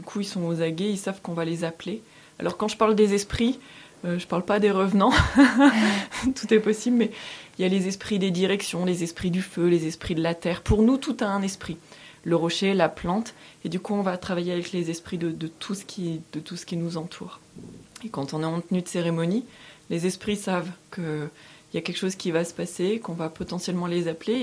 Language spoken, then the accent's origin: French; France; Moi, par exemple, je suis française.